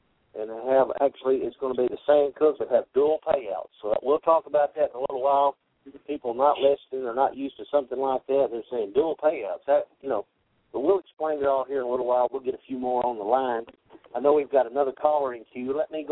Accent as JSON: {"language": "English", "region": "Tennessee", "country": "United States", "said": "I'm from Tennessee myself."}